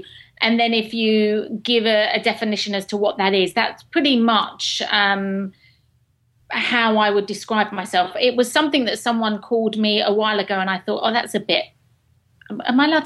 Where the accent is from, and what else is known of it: England, United Kingdom; accent: English